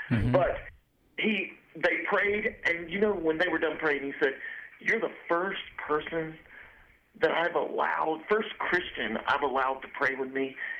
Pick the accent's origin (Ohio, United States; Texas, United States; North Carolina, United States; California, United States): North Carolina, United States; We were originally from North Carolina.